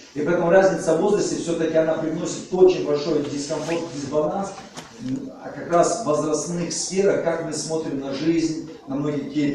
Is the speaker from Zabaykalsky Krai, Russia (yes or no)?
yes; Zabaykalsky Krai, Russia; я вырос в Забайкалье